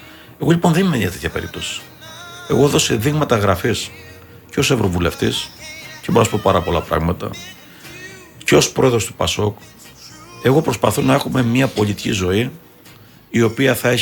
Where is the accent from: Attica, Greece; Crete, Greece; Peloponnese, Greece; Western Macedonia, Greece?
Crete, Greece; Και επειδή εγώ έχω καταγωγή από το Λασέθε, παίρνω 40.